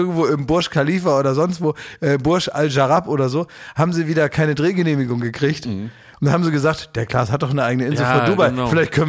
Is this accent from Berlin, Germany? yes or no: yes; Berlin, Germany; Die Berliner, ich komme aus Kreuzberg, du.